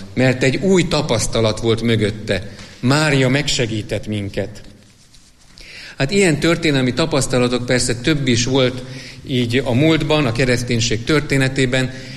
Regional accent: Esztergom, Komárom-Esztergom, Hungary; én Esztergomban nőttem fel, úgyhogy amikor gyerek voltam

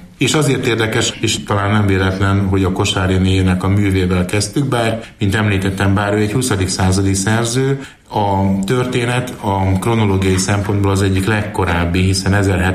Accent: Gyöngyös, Heves, Hungary; born there; Hát meg én, mert én Gyöngyöshöz születtem

